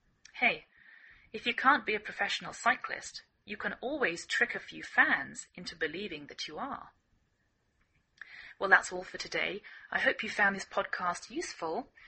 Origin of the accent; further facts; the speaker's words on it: England, United Kingdom; now in United States; I'm English,I live in the northwest of the United States